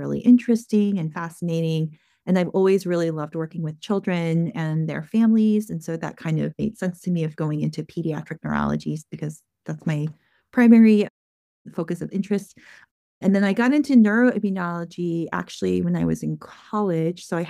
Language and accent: English; Texas, United States; moved away as an adult; also born or lived in Baltimore / Boston; now in Atlanta, United States; So born and raised in Texas, and then moved up to schooling in Baltimore, did all my training in Boston, and then came down here.